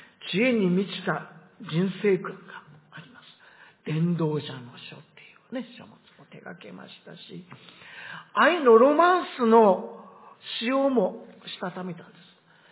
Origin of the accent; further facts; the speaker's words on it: Tohoku, Japan; この季節になりますと、東北育ちであります、私はですね。